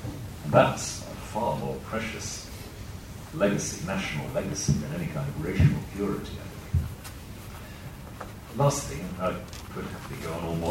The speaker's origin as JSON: {"language": "English", "region": "Wales", "country": "United Kingdom", "said": "as Welsh people, we inherit. We actually, this small nation, took deeply seriously the moral priority of education"}